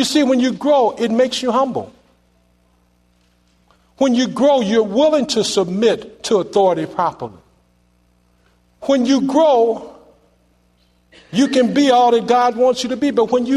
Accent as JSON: {"language": "English", "region": "Virginia", "country": "United States", "tie": "born or raised there", "said": "Anybody remember the story about the Hatfields and the McCoys? I grew up in Virginia."}